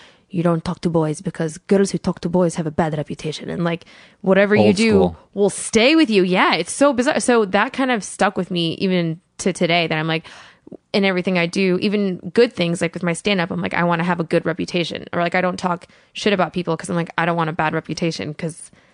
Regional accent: Colorado, United States; born there; Well, I was born in Colorado too, so they're very interchangeable.

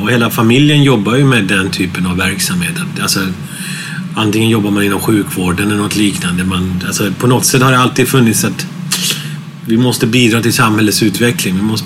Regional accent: Gothenburg, Västra Götaland County, Sweden; Jag är uppväxt i Göteborg, så vi flyttade till Göteborg. Så jag är uppvuxen i Göteborg och så flyttade jag därifrån efter gymnasiet direkt.

